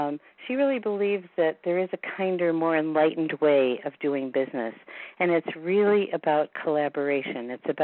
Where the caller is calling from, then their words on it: Bozeman, Montana, United States; I am calling from Bozeman, Montana.